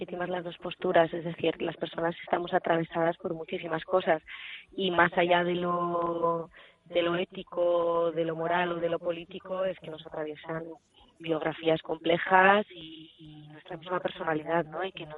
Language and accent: Spanish; San Sebastián, Basque Country, Spain; También el hecho de que yo soy de Donosti, también compartimos más o menos edad.